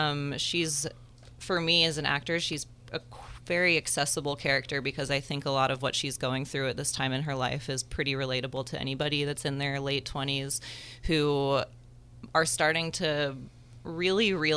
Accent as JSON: {"language": "English", "town": "Santa Rosa", "region": "California", "country": "United States", "tie": "born or raised there", "said": "I grew up in Santa Rosa."}